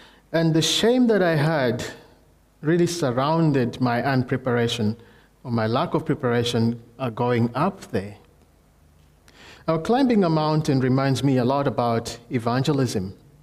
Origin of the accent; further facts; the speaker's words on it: Kenya; I grew up in Kenya. That's where I became a Christian. That's where I also went to Bible College.